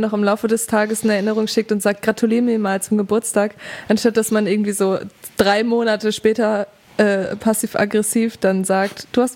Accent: Duisburg, North Rhine-Westphalia, Germany; ich bin im Pott aufgewachsen, tatsächlich.

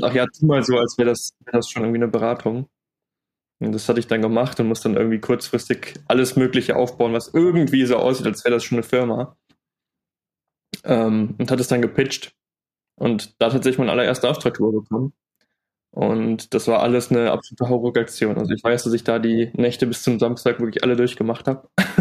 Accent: North Rhine-Westphalia, Germany; Ich sitze gerade tatsächlich in Siegburg. Ich bin gebürtiger Großdorfer, also ganz in der Nähe von Bonn und Köln.

